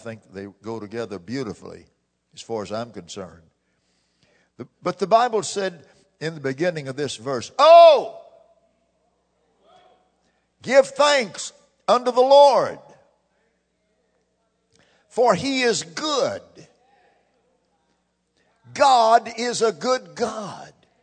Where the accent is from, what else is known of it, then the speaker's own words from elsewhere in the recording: United States; but I'm an American myself. I was born in Harris Hospital.